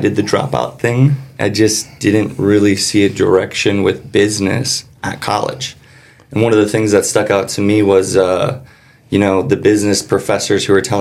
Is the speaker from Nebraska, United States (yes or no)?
yes; Norfolk, Nebraska, United States; But I'm small town Nebraska. I was born and raised in Norfolk, Nebraska.